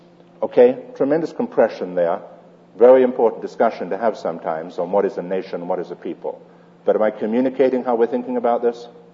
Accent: United Kingdom; I'm British. Therefore, I can't go to Angola or Mozambique.

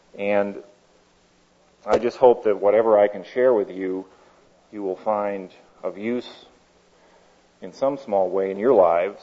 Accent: Midwest, United States; I was raised in the Midwest, a little further east than most of you people are from, and I was raised in a very God-fearing and loving family.

